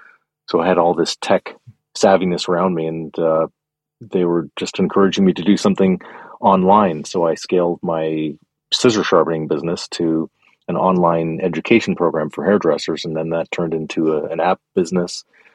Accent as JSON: {"language": "English", "country": "Canada", "tie": "born or raised there", "said": "Yeah, I grew up in Canada."}